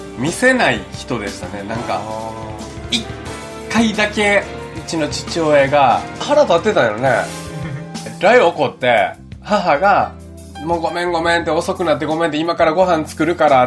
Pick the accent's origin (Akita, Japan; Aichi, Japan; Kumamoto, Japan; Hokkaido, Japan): Kumamoto, Japan; Ushibuka; 天草の方の牛深っていうところに住んで、あの、生まれ育ちがそこなんですけども